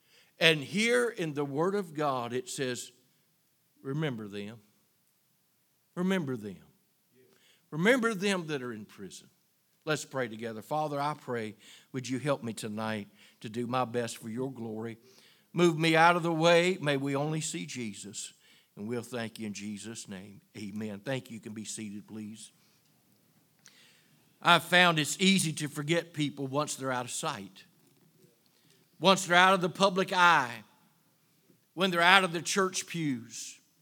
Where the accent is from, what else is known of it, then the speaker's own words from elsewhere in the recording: Virginia, United States; Yes, I'm from Virginia. I'm from the South, but may I say, I love California.